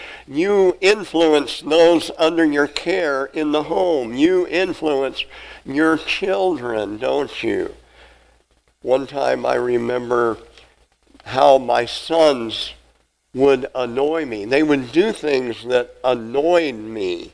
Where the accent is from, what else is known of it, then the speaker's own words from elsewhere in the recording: Napanee, Nebraska, United States; growing up in Napanee, Nebraska, south central Nebraska, near Alma, Nebraska, Harlan County Lake on Highway 183, I lived near there, grew up on the Harlan County Lake, skiing and boating and fishing and all that.